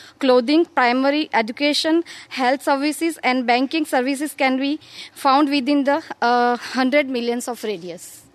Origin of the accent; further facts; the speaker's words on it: India; I'm from Seva, India.